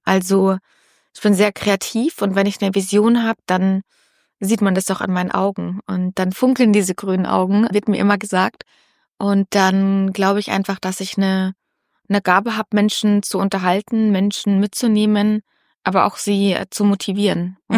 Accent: Munich, Bavaria, Germany; Ich komme aus München.

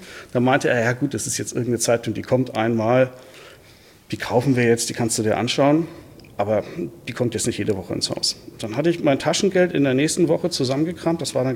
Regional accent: North Germany, Germany; Und das war halt bei uns im Norden, das war so VW-Land, ein paar Audis waren dazwischen.

